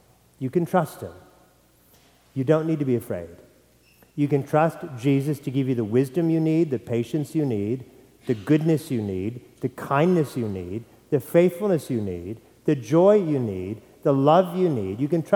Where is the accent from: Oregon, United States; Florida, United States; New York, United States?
Oregon, United States; Tualatin; I must have been 5 or 6 years old. We lived in Tualatin, Oregon. I grew up in the Rolling Hills apartment complex, and Kmart was not too far away.